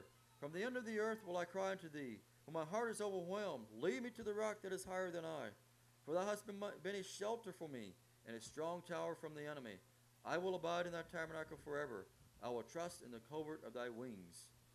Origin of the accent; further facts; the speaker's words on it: Oklahoma, United States; I said I grew up in Western Oklahoma. We didn't hardly know what rocks were out there in our soil. We could dig down 50 foot and you wouldn't hit a rock in most places. I moved to Northeast Kansas.